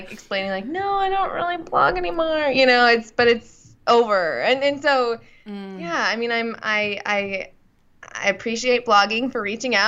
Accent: California, United States; I'm from California. I was in California.

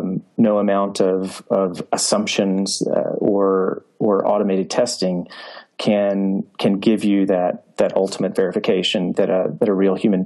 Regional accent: the South, United States; because I am from the South as well.

